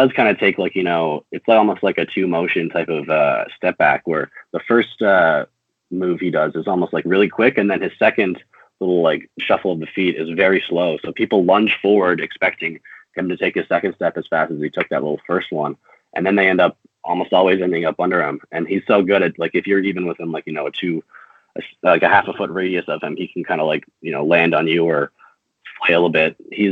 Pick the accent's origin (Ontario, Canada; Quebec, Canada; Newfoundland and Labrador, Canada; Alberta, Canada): Newfoundland and Labrador, Canada; I'm from Newfoundland originally